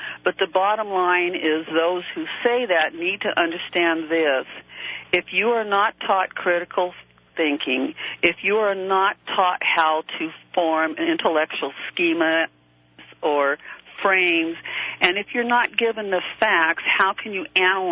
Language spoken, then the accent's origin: English; California, United States; now in Oregon, United States; I'm a Californian. That's a transplant to Oregon.